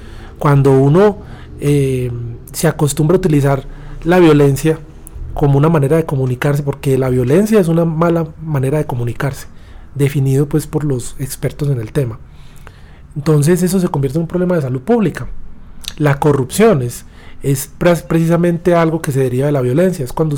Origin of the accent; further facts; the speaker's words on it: Colombia; porque yo soy colombiano, o sea, yo nací aquí, y gran parte pues del éxito mío, quiera o no, así yo haya estudiado por fuera, así me hayan pasado todo, pues es, yo nací aquí.